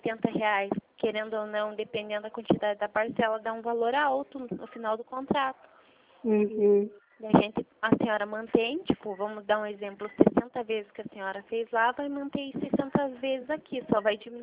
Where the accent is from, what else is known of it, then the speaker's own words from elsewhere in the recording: Curitiba, Paraná, Brazil; Não, sou aqui do centro de Curitiba.